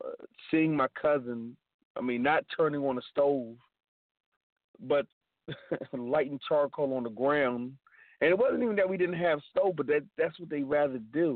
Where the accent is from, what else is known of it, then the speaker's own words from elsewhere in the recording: Sierra Leone; You know, I come from, you know, my family, we're from Sierra Leone.